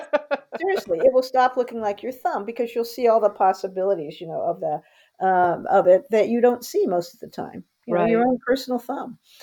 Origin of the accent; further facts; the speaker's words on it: Indianapolis, Indiana, United States; I was from Indianapolis, Indiana, not exactly an exotic place, right? But my dad was in the Army.